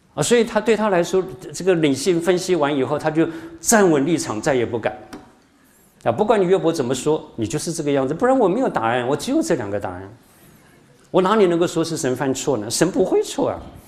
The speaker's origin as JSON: {"language": "Chinese", "region": "Shandong", "country": "China", "said": "对不起，是我这个山东人，不是你们。"}